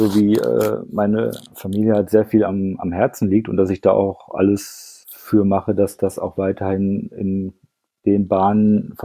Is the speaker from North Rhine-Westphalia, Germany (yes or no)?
yes; North Rhine-Westphalia, Germany; dadurch, dass ich halt im Ruhrgebiet aufgewachsen bin